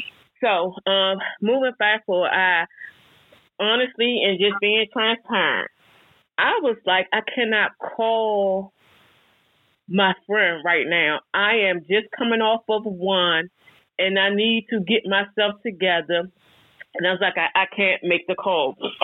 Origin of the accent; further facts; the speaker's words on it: Fort Washington, Maryland, United States; from Fort Washington, Maryland.